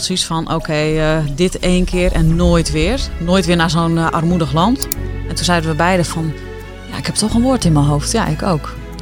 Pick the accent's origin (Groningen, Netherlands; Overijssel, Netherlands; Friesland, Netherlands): Friesland, Netherlands; Buitenpost; we zijn dus opgegroeid in Buitenpost. Altijd bij elkaar op school gezeten.